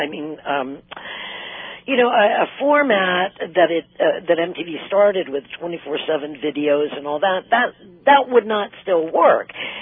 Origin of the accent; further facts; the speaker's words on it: Cleveland, Ohio, United States; I grew up in Cleveland, Ohio, and … were big, very popular band when I was growing up.